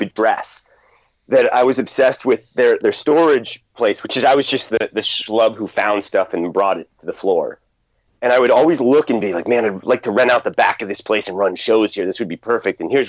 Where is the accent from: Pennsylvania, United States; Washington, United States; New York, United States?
Pennsylvania, United States; Allentown; born there; like I was born in Allentown, which is, you know, more of a city, it's more urban.